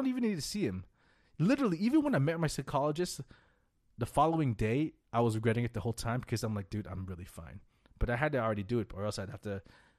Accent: Philippines; You're a dark-skinned Asian. I'm Filipino.

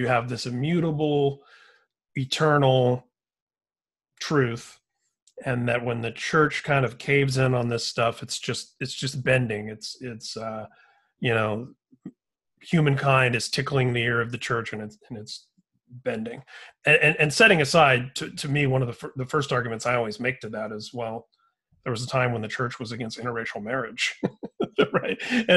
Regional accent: Indiana, United States; I mean, I grew up in Indiana.

